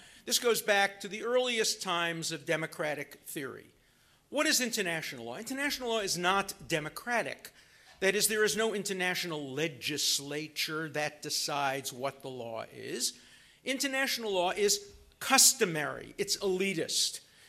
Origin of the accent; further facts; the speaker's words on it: Brooklyn, New York, United States; I come from Brooklyn where we talk very, very, very fast.